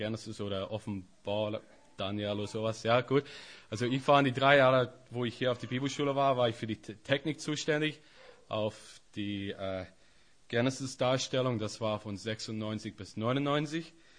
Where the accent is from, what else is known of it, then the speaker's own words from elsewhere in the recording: Northern Ireland, United Kingdom; German is a second language; ich komme aus Nordirland.